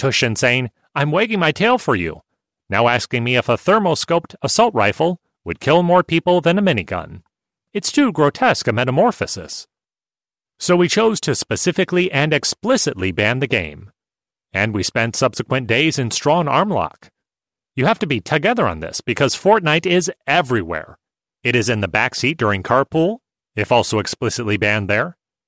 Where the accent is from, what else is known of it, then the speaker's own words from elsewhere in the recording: Long Island, New York, United States; I was raised on Long Island by German immigrant parents who were unlikely hippies.